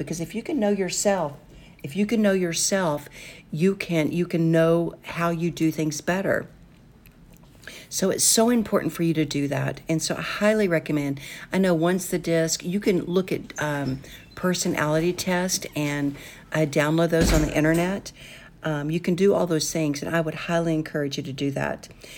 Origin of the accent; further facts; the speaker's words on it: Kansas, United States; and I'm from Kansas. I don't speak Spanish.